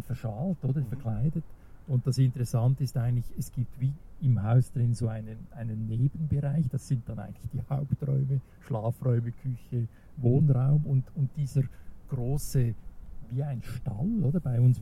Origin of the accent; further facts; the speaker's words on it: Switzerland; Ich als Schweizer hab das wie übersehen, oder?